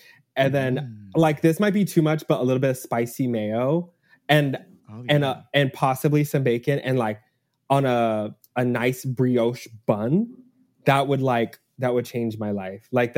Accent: Texas, United States; I grew up in Texas with Whataburger. And then In-N-Out was in Texas.

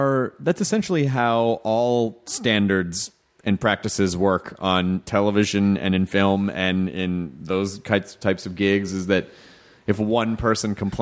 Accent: Memphis, Tennessee, United States; also born or lived in Florida / Jonesboro, Arkansas / Louisville, Kentucky; Memphis, Tennessee. And my mom was from Florida, so I also lived in Florida part-time when I was a kid, too. So it was between... I lived in Memphis, Jonesboro, Arkansas, Louisville, Kentucky

